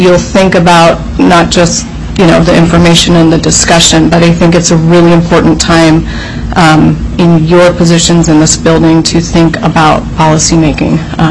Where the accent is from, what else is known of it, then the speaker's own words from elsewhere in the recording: Juneau, Alaska, United States; for the record. I'm a fisheries consultant. I reside here in Juneau. I was born and raised here in Juneau.